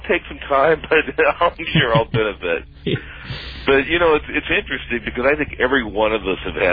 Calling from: Medford, Oregon, United States; I'm calling from Medford, Oregon.

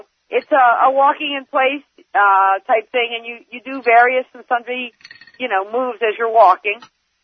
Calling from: Oneida, New York, United States; I'm calling from Oneida, New York.

